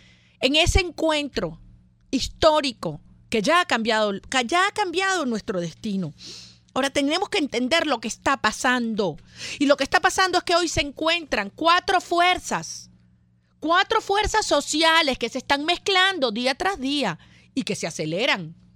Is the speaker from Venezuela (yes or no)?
yes; Venezuela; como venezolana, me siento tan orgullosa de sentir que nuestro país